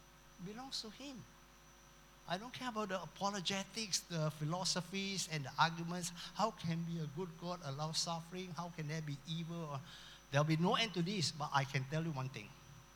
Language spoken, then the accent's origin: English; Singapore; We are coming from Singapore, you poor people in Thailand